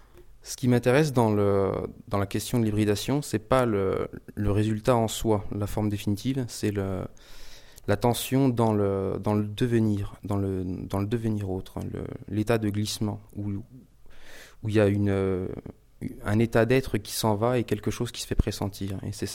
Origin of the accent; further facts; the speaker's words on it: Vaux-sous-Aubigny, Grand Est, France; born there; je suis né à Vaux-sous-Aubigny, j'habite en Côte d'Or et j'ai toujours un atelier dans lequel je travaille à Vaux-sous-Aubigny, donc en Haute-Marne.